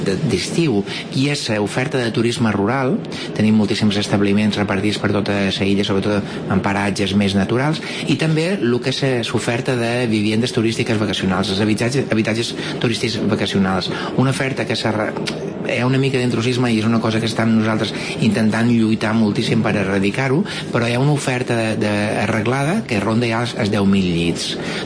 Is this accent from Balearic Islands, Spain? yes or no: yes; Santa Eulària des Riu, Balearic Islands, Spain; Festa tradicional es diu Menja de Maig de Santa Eulària, que és el meu poble.